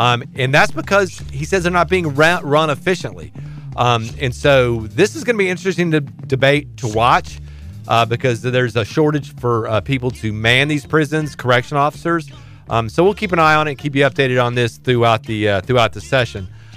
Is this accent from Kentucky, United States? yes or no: no; Fort Pierce, Florida, United States; I grew up in Fort Pierce.